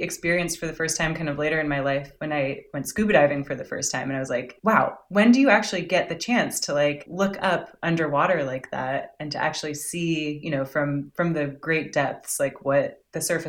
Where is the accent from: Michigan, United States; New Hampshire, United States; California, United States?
California, United States; Pacifica; I was born and raised in the Bay Area with a brief stint on the East Coast for college in Vermont. But I grew up in Pacifica, which is just down the coast from San Francisco.